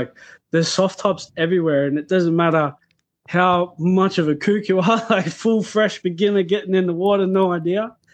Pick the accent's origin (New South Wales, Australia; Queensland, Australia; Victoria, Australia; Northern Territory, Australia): Victoria, Australia; Melbourne; So I'm from Melbourne. I'm about, you know, for people that are familiar with surf geography, it's about an hour and a half from Bells Beach in Torquay.